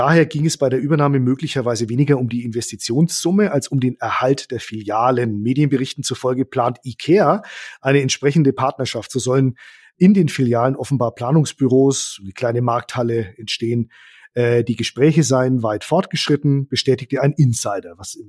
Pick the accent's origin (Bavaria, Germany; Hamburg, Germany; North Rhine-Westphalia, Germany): Bavaria, Germany; also ich bin ja nicht gebürtiger Nürnberger, aber ich komme aus der Region